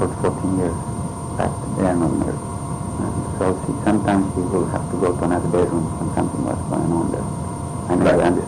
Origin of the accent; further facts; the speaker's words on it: Bolivia; born there; English is a second language; I was born in Bolivia, South America